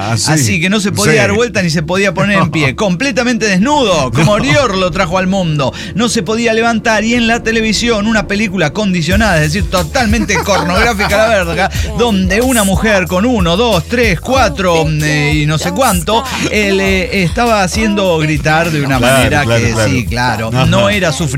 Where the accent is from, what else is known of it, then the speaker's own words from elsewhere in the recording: Azul, Buenos Aires Province, Argentina; born there; nací en Azul, Buenos Aires, Argentina